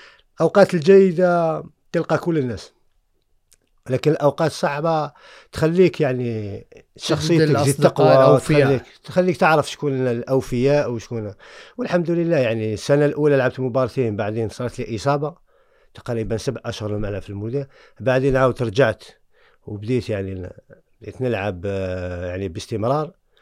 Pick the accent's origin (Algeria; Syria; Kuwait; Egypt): Algeria; أنا من الجزائر، مولود الجزائر،